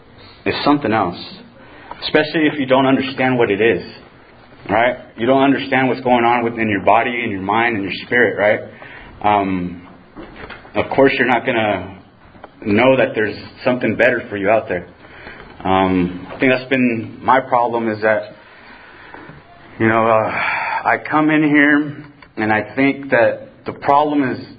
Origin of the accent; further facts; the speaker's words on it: California, United States; But I kept on telling them, I'm from California. I'm from California, damn it. Right? Just let me go. They don't do this kind of stuff where I'm from.